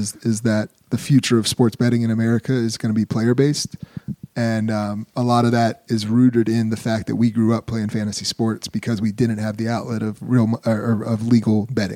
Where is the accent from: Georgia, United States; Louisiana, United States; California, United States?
Georgia, United States; Atlanta; myself and my co-founder, like, we are, born and raised in Atlanta.